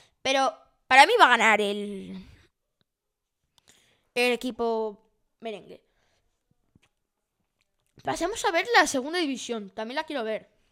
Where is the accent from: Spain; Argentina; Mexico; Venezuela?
Spain; Ceuta; Yo, que soy de Ceuta.